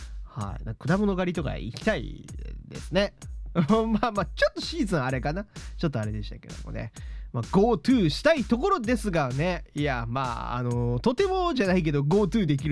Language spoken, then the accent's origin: Japanese; Hokkaido, Japan; 僕が北海道出身っていうところもあって